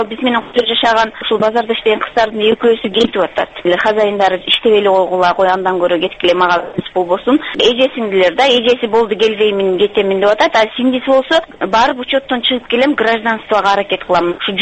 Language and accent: Kyrgyz; Osh, Osh Region, Kyrgyzstan; мен өзүм Оштон болом, түн ичинде ошто көчөгө чыгыш кыйын деп атат.